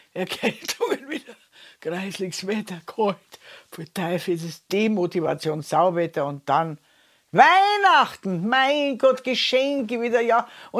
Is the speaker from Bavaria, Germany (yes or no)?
yes; Bavaria, Germany; Also bei uns in Bayern ist es so, im Januar, da liegen alle wie ausgebrannte Knallfrösche im postchristlichen Winterschlaf.